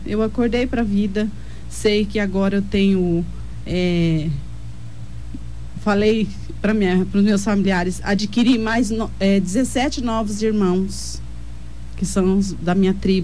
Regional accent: Dourados, Mato Grosso do Sul, Brazil; Eu sou de Dourados, resido no Jardim Água Boa.

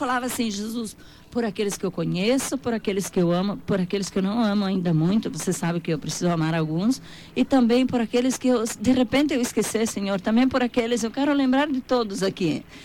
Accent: Brazil; Eu só gritei, eu sou brasileira! Claro, tinha que representar o meu país.

